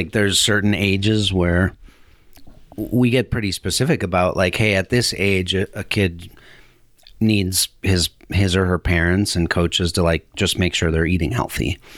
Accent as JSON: {"language": "English", "town": "Milwaukee", "region": "Wisconsin", "country": "United States", "tie": "born or raised there", "said": "You know, I was I grew up in Milwaukee, Wisconsin, the international mecca of skiing."}